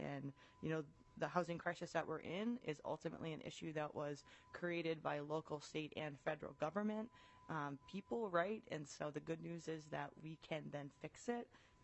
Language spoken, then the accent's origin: English; Duluth, Minnesota, United States; I hail from Duluth, which is eastern Duluth.